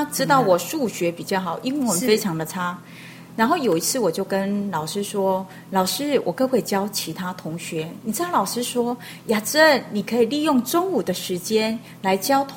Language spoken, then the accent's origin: Chinese; Penghu County, Taiwan; 因为我是来自一个澎湖的孩子